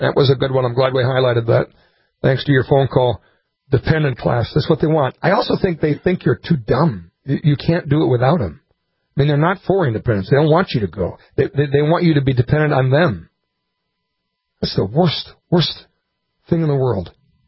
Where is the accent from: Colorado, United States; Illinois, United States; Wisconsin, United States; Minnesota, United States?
Minnesota, United States; I grew up mostly in Minnesota, so it was the Wendy Anderson, yep.